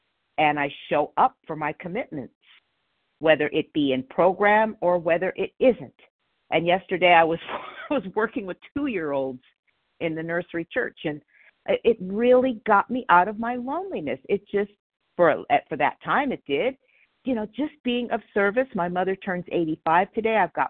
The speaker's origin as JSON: {"language": "English", "town": "Palmdale", "region": "California", "country": "United States", "said": "I'm from Palmdale, California."}